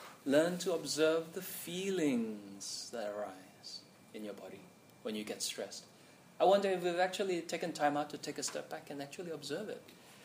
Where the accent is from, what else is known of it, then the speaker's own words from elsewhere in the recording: Fiji; I'm from Fiji, so we actually have cyclones.